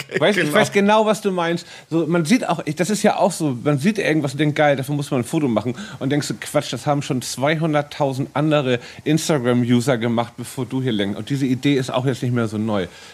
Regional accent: Hamburg, Germany; born there; ich bin ja in Hamburg geboren

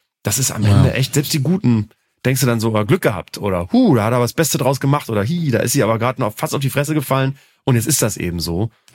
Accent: Bremen, Germany; Ich bin an der Weser aufgewachsen und ich bin regelmäßig auch morgens aufgewacht vom Nebelhorn an diesigen Tagen, die es ja in Bremen sehr oft gibt

